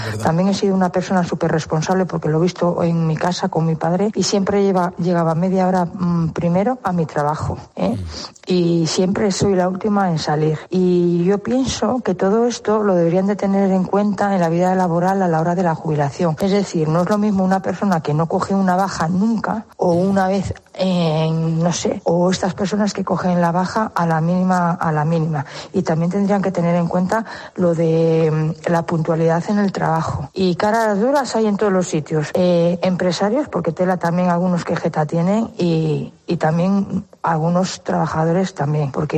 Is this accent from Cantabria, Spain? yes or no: yes; Santander, Cantabria, Spain; de Santander.